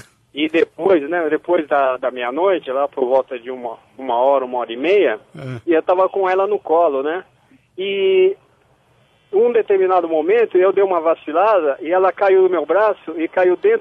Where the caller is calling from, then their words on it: São Paulo, Brazil; Eu estou falando aqui de Moema.